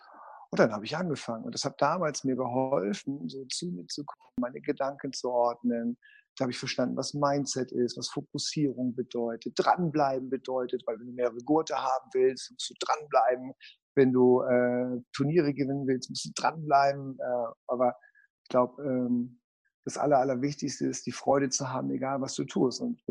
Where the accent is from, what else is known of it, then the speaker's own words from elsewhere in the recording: Hamburg, Germany; Ich bin ja Hamburger Jung, ne?